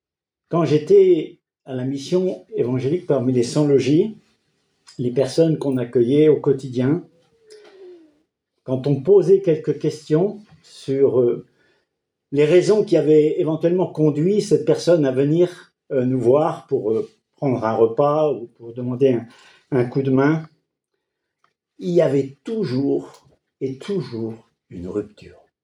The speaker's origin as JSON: {"language": "French", "region": "Normandy", "country": "France", "tie": "born or raised there", "said": "mes parents sont du nord de la France, la région de Lille, mais j'ai grandi en Normandie"}